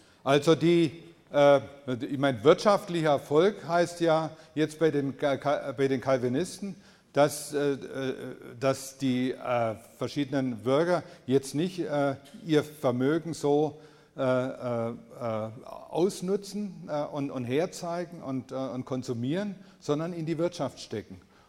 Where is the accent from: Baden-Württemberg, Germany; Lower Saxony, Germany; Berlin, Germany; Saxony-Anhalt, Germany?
Baden-Württemberg, Germany; Blaubeuren; born there; Also ich bin in Blaubeuren geboren und er wohnte in so einem Nebenort.